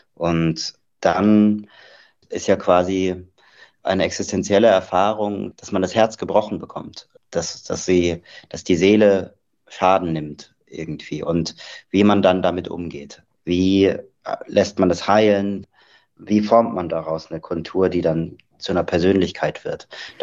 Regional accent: Tübingen, Baden-Württemberg, Germany; So, ich bin ja in Tübingen aufgewachsen, was ja ein extrem bürgerliches Umfeld ist.

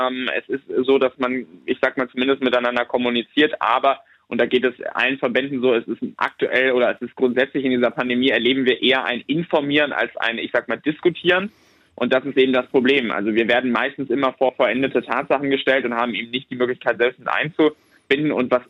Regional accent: Bergisch Gladbach, North Rhine-Westphalia, Germany; ich komme ja aus Nordrhein-Westfalen, aus Bergisch Gladbach.

